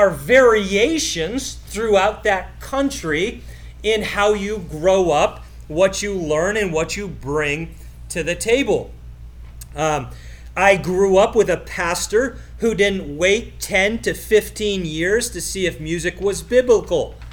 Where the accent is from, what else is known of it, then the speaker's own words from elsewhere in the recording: Canada; also born or lived in Jamaica; I grew up in Canada.